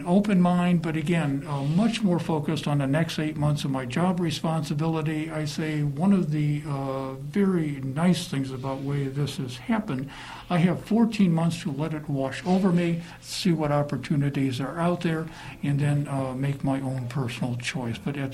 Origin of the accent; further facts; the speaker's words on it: Gary, Indiana, United States; born there; What I tell people is I was born in Gary, Indiana. I live in Gary, Indiana today. This is my home. I graduated from college in Gary, Indiana.